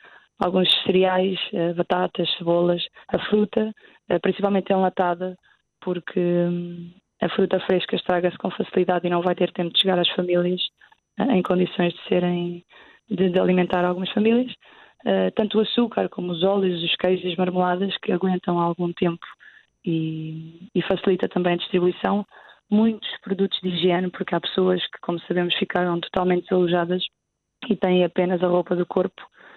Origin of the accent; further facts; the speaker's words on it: Pampilhosa da Serra, Centro, Portugal; como é o caso da Pampilhosa da Serra, de onde sou oriunda e tenho família, e tento acompanhar e ajudar.